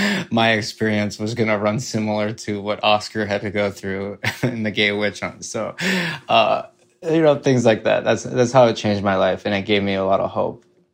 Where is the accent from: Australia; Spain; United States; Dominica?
United States; Eau Claire, Wisconsin; I'm from Eau Claire, Wisconsin